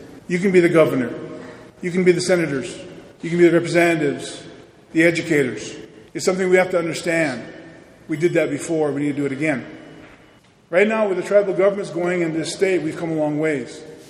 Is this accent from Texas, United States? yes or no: no; North Dakota, United States; I grew up on the western side of the reservation in Fort Berthold. And outside of our reservation, outside of our back pasture fence, was